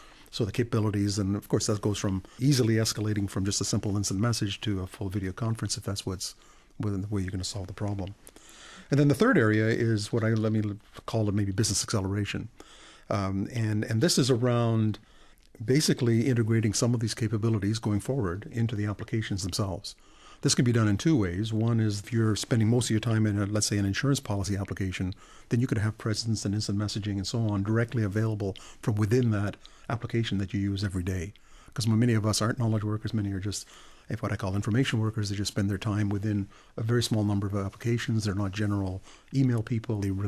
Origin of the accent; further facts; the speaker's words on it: Ottawa, Ontario, Canada; and I'm from Ottawa